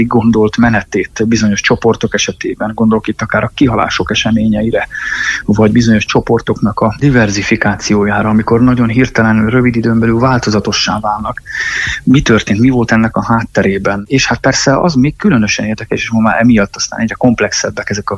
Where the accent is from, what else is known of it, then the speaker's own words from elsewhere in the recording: Ajka, Veszprém County, Hungary; én úgy egyébként ajkai vagyok, és Bakonyból származom, és hát ott rengeteg hegy van, sziklafal van, vagy olyan bánya, ugye szénbányák, bauxitbányák akkoriban még azért működtek